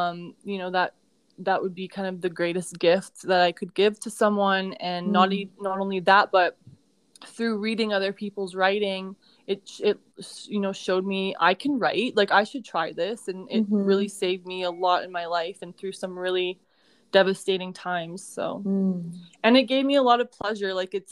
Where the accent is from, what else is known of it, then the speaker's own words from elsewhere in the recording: Toronto, Ontario, Canada; Yeah, I am Canadian. I'm a Canadian girl born and raised. I was raised most of my life in Ontario.